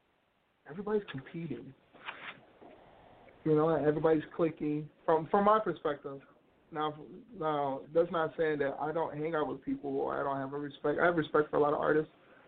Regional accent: Chicago, Illinois, United States; now in Minnesota, United States; No, South Side.

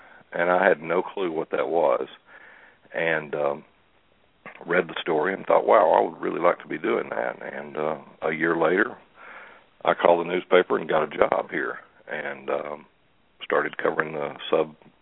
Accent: Tennessee, United States; I'm from Tennessee, and I was living in Nashville

